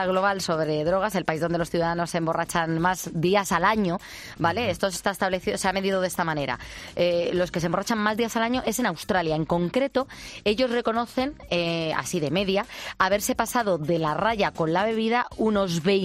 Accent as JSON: {"language": "Spanish", "country": "Spain", "said": "Nosotros somos más los italianos españoles el vino, la cervecita."}